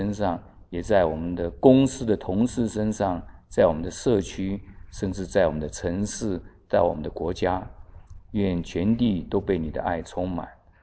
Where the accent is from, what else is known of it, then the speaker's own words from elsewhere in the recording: China; 我们中国人称为礼仪之邦，所以我们应该很讲求那规矩的，很讲求规矩。